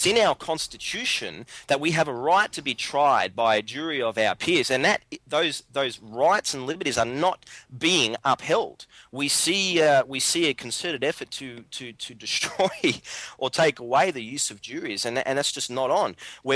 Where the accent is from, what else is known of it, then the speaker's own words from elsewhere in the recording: Melbourne, Victoria, Australia; I'm from Melbourne, so obviously this is Australia wide.